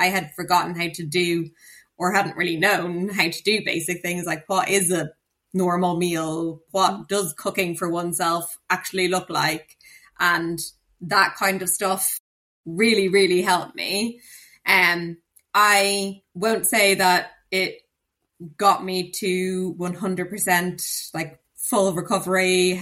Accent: Ireland; I am Irish, I grew up in Ireland

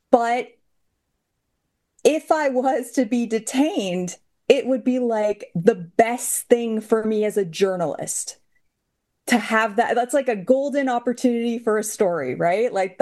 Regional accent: Canada; of course, as a Canadian, we're feeling all sorts of ways about the US at large right now

